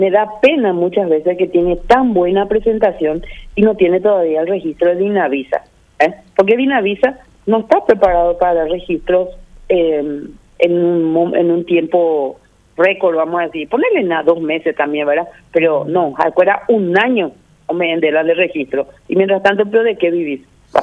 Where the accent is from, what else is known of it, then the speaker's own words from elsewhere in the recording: Paraguay; somos paraguayos